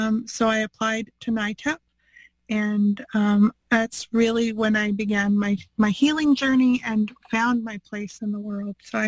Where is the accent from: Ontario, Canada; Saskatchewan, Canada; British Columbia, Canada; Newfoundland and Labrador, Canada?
Saskatchewan, Canada; I am from Treaty 4 territory in Saskatchewan. I'm Anishinaabe and Nahiu, and I currently reside on the unceded traditional territory, the Coquitlam, Catesy, and Kikite people.